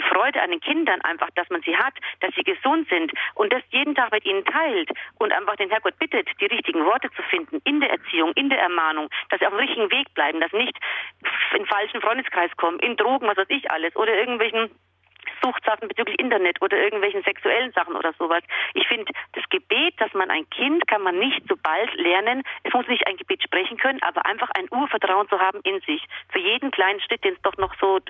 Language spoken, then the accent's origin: German; Croatia; Wir waren einmal im Jahr in meinem Heimatland in Kroatien.